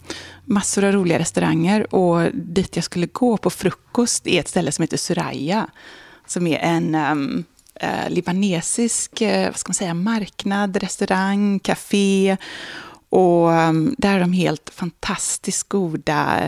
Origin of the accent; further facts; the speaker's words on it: Sweden; moved away as an adult; now in Philadelphia, United States; det är liksom lite exotiskt också som svensk. Och sen tar man sig upp till West Philadelphia där jag bor, precis på andra sidan universitetet.